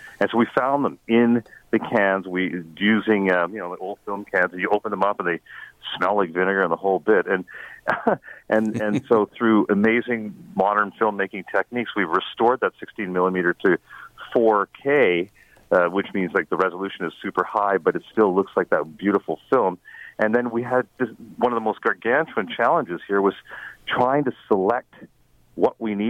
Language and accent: English; Canada; I was born and raised in Canada, but, you know, immigrant kid in the 70s, the world was changing.